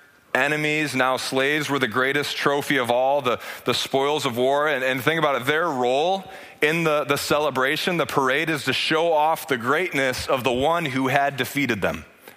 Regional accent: United States; Because as an American, I think, you know, we're used to being on top.

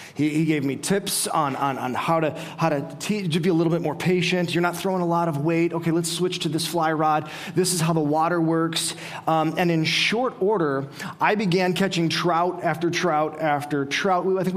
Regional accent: Midwest, United States; And since I grew up fishing here in the Midwest, I thought, I will do fine.

